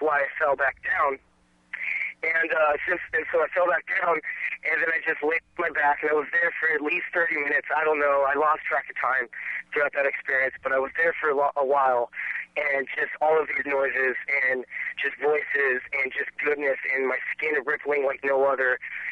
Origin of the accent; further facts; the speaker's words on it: Alaska, United States; I'm from Alaska.